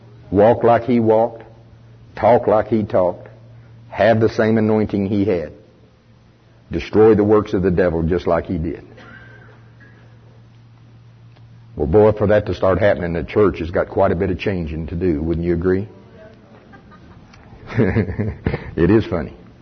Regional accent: Oklahoma, United States; Now, I'm from Pottawatomie County, Oklahoma. We talk real plain down there.

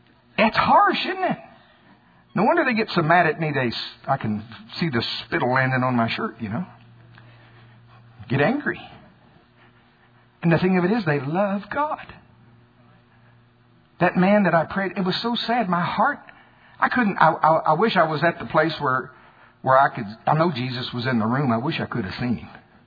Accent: United States; You can tell I'm from Pottawatomie County.

